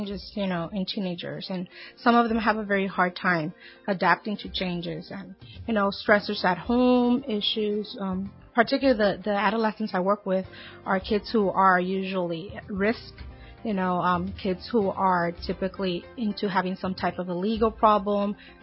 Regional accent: California, United States; Yes, I'm actually from the Imperial Valley, but I did start my internship at Riverside County.

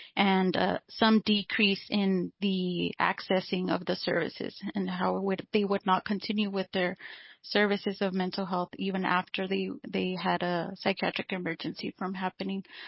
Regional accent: California, United States; Well, I was born and raised here in Imperial Valley.

